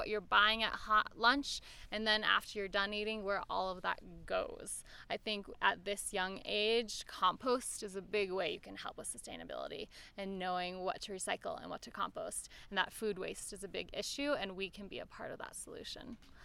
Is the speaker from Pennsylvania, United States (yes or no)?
no; Colorado, United States; I'm from Colorado, and I lived in a suburb of Colorado near Denver